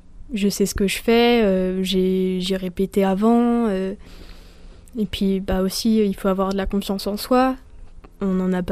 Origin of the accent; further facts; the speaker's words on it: Chalon-sur-Saône, Bourgogne-Franche-Comté, France; Je suis originaire de Chalon, donc je me balade des fois.